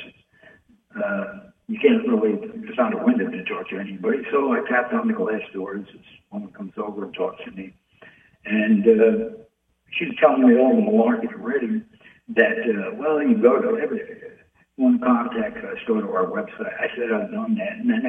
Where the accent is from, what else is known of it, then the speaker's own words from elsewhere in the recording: New York, United States; I'm a New Yorker, they're New Yorkers.